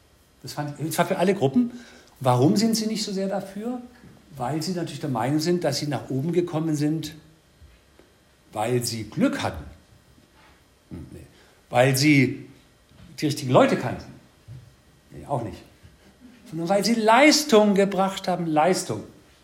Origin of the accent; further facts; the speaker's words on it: East Germany, Germany; ich bin ja auch Ossi-Beamter und der Name … ist kein italienischer Name, sondern ein polnischer, also ich bin ein echter Ossi.